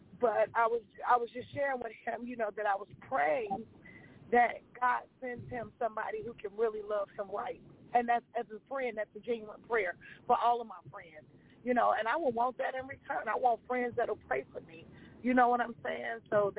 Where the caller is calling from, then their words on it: Chicago, Illinois, United States; This is your girl … I'm checking in from Chicago.